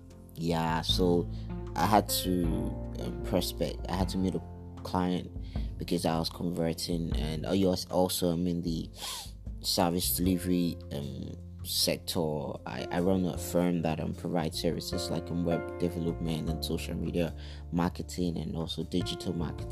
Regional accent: Nigeria; the market is unpredictable as a Nigerian entrepreneur.

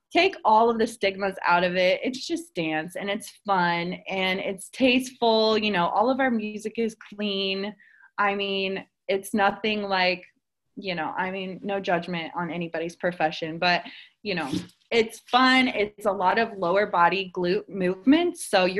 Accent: Cincinnati, Ohio, United States; also born or lived in Dayton, United States; Like she said, I'm originally from Cincinnati, Ohio. Kind of lived a little bit of everywhere now. I went to school at the University of Cincinnati.

